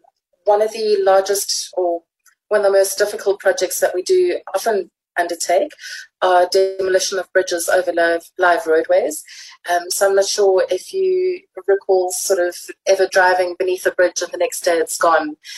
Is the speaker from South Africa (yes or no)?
yes; South Africa; we've got a lot to be proud of as South African citizens.